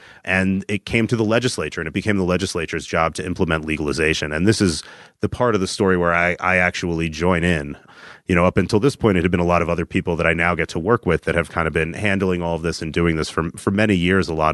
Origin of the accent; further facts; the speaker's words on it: New Jersey, United States; and we're both from New Jersey, so that's a lot of our communication